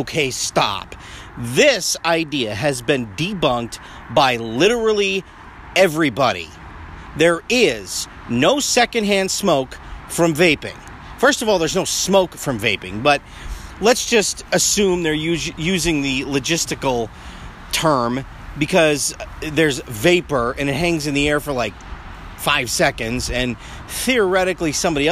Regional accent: New England, United States; I'm from New England. You're not a city.

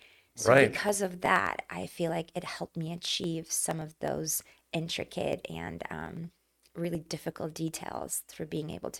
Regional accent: Moscow, Russia; the theater in me was always there, because I grew up in Moscow.

